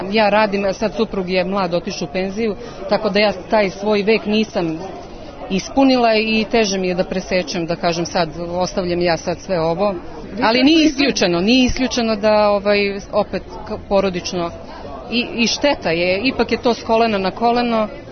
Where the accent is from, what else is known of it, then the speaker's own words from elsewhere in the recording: Belgrade, Serbia; born there; Ja sam rođena na Čukarici